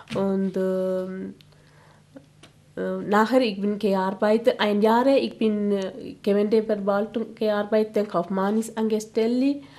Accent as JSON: {"language": "German", "country": "Sri Lanka", "tie": "born or raised there", "second_language": "German", "said": "Ich war geboren in Sri Lanka und ich war Schule, Primarschule und meine Dorf gelernt."}